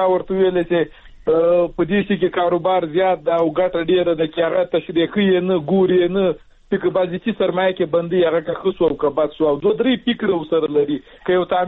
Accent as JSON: {"language": "Pashto", "region": "Logar", "country": "Afghanistan", "said": "د موږ د لوګر ولایت د یو داسې ولسوالۍ یو چې هغلته موږ خلک ټول په مهاجرت کې ژوند تېر کړی"}